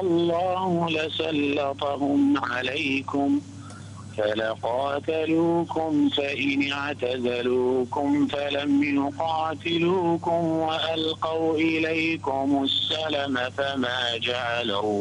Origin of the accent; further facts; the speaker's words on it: Iraq; من العراق.